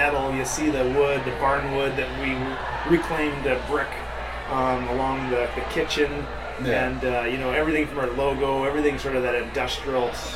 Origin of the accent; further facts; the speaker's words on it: Trail, British Columbia, Canada; I think our niche is we're from Trail.